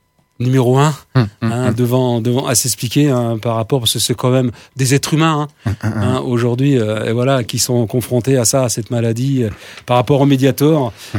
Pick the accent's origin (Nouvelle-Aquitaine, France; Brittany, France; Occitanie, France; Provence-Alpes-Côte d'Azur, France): Provence-Alpes-Côte d'Azur, France; Nice; C'est ça. Parce que je viens de Nice.